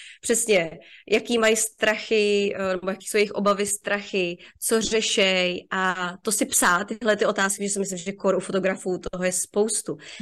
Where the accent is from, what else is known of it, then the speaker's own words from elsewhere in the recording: Liberec, Liberec Region, Czechia; Z Liberce.